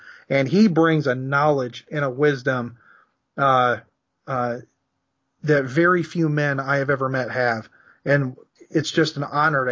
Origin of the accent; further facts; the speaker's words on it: Iowa, United States; We're both from Iowa.